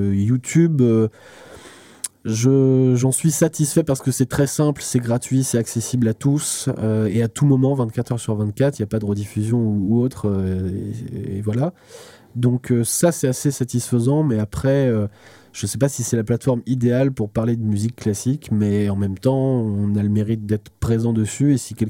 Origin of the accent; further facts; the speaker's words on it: Normandy, France; accent: Norman; J'ai mon accent normand avec les R très, très agressifs.